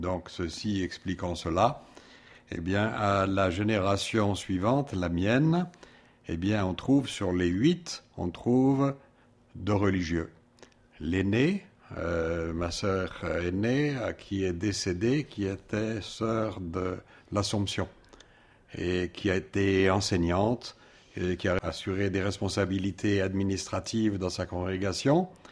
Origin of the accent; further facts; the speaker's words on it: Autun, Bourgogne-Franche-Comté, France; born there; also born or lived in Montpellier / Le Havre; Et ainsi, je suis né à Autun. Et voilà donc pour le milieu familial, à Montpellier d'abord.